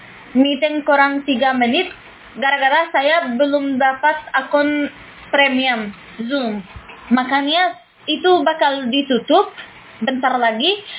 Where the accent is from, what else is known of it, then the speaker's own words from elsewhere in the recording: Morocco; Indonesian is a second language; Ana minal maghrib itu artinya saya dari Maroko.